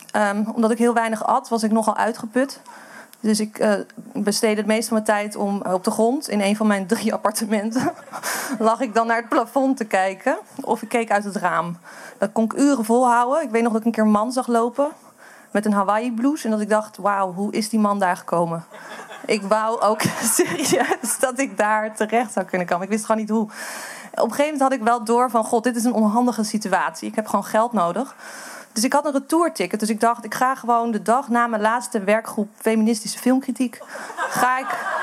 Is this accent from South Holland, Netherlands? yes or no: no; Amsterdam, North Holland, Netherlands; En ik kom uit Amsterdam, ik vind de provincie heel erg eng.